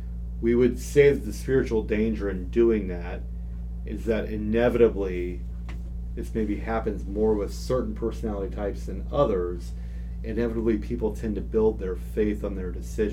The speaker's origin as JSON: {"language": "English", "country": "United States", "said": "Fireworks, blowing stuff up on the 4th, is part of my cultural heritage and tradition as an American."}